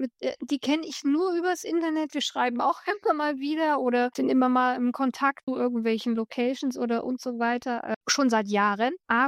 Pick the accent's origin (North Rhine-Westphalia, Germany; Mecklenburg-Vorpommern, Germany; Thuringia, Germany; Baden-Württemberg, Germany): Thuringia, Germany; die lebt irgendwo im Thüringer Wald. Auch in meiner Heimat.